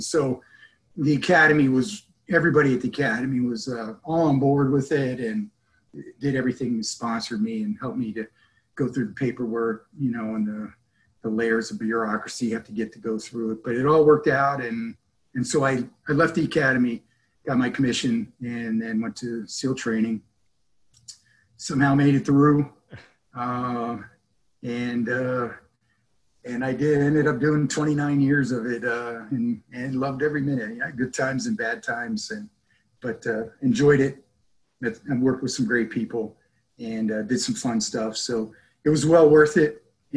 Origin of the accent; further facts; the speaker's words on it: Fort Meade, Maryland, United States; also born or lived in Germany; I was of an Army brat. I was born in Germany. My dad was stationed over there and settled in Maryland for his final assignment before he retired.